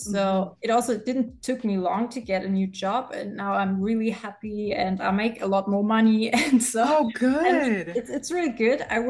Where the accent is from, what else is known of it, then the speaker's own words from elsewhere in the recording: eastern Germany, Germany; we're from Germany, from Eastern Germany. So one of the bigger cities in Germany. And we don't live in the city center, so a little bit outside where it's nature and green and kind of peaceful.